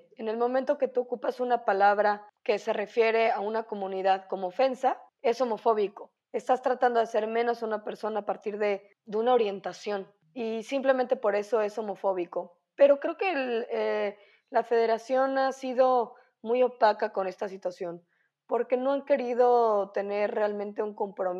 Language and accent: Spanish; Puebla, Mexico; porque soy de Puebla